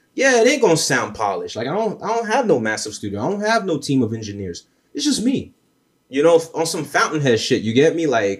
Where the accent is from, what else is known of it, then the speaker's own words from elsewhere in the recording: Hollywood, Florida, United States; because where I grew up in South Florida, I grew up in Hollywood, Florida, which 20, 30 minutes north of Miami.